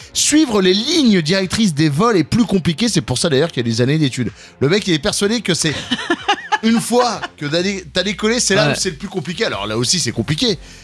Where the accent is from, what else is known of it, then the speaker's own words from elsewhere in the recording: Grand Est, France; En France, mais où ça? Chez nous, en Alsace.